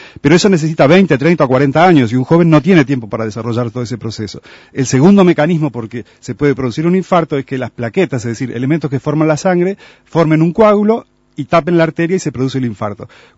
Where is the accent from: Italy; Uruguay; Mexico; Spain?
Uruguay; como los uruguayos, algunos somos muy proactivos